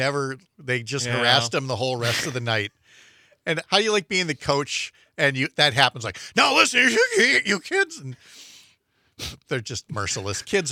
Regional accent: Wisconsin, United States; Do you like cheese? I'm from Wisconsin.

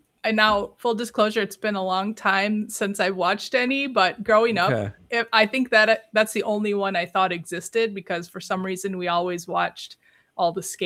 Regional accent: Kaukauna, Wisconsin, United States; now in Neenah, United States; I'm from the Appleton area also. I grew up in Kaukauna.

